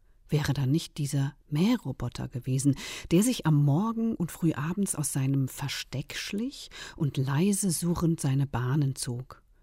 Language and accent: German; Mainz, Rhineland-Palatinate, Germany; Von Tirol über das schwedische Designlabor von Husqvarna geht es in meine Heimatstadt Mainz.